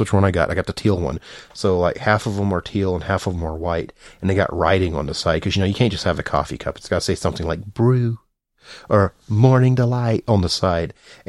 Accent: the South, United States; I bought these at Walmart because I'm from the South and that's where you buy everything.

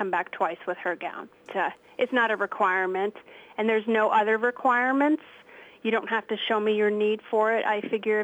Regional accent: Wayland, Iowa, United States; I'm from Wayland, so obviously I include the Waco School District, but I get the word out to Washington and Winfield, Mount Pleasant, all the other surrounding schools.

